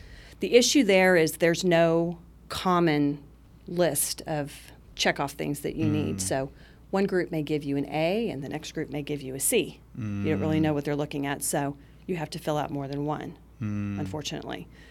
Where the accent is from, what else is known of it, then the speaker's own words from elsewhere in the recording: Oklahoma, United States; I'm from Oklahoma. I don't go North Dakota in the wintertime.